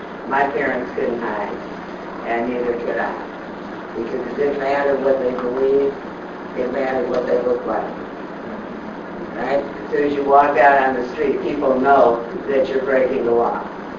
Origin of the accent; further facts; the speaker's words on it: Chicago, Illinois, United States; born there; also born or lived in Los Angeles; I was born on the South side of Chicago, when my family had to leave here as a result of the McCarthy era. We went to South Central LA.